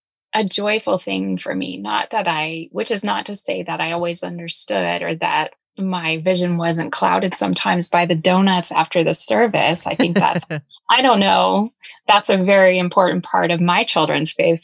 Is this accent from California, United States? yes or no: no; Memphis, Tennessee, United States; I was raised Catholic in Memphis and have connections to a lot of different parishes, Holy Rosary, Holy Spirit, and then St. Patrick's downtown was a special one for us.